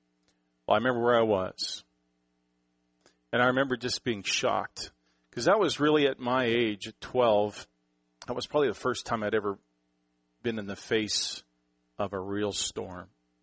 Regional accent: Canada; now in United States; as a Canadian, former Canadian, I'm proudly an American citizen now.

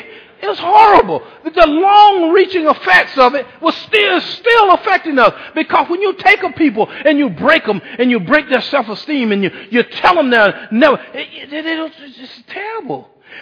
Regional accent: Eustis, Florida, United States; When I was growing up in Eustis, you know, it was a long time.

